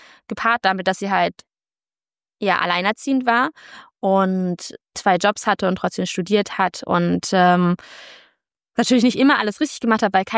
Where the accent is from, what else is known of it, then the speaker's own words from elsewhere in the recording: Germany; irgendwann lange Zeit abgelehnt habe, Deutsche zu sein. Auch bis heute eher sage ich, bin Europäerin als Deutsche.